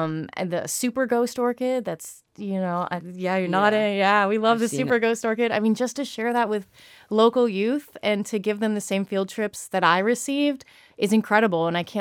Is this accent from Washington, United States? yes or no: no; Florida, United States; growing up in Southwest Florida and visiting Corkscrew, visiting Big Cypress, places like that through field trips, planted those seeds of love for our local ecology